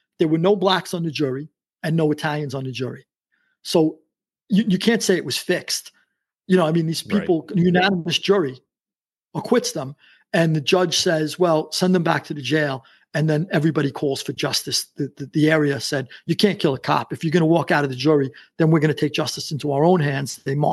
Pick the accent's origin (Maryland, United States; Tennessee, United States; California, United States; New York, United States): New York, United States; You know, I grew up in New York. My grandparents got right off the boat and ended up in New York. That's where I came from.